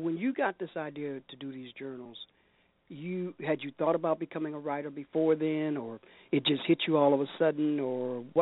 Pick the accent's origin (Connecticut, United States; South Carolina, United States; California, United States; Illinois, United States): Illinois, United States; Chicago; born there; I was born on the west side. I used to tell people my side at hospital because I didn't want to say Cook County.